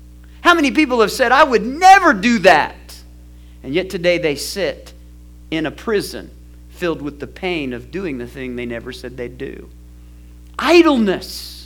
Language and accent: English; Texas, United States; I said, we're from Texas, and a lot of us are Assembly of God folks from back in the day